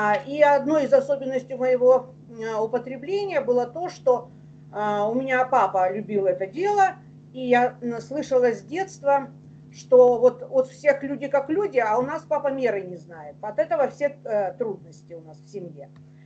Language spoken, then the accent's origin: Russian; Ukraine; born there; а сама я родилась на Украине, а училась в Ленинграде